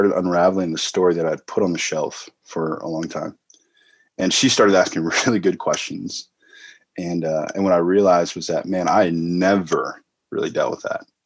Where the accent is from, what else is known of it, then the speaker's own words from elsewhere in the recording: Santa Barbara, California, United States; but yeah, I grew up in Santa Barbara, California, which is a pretty affluent place.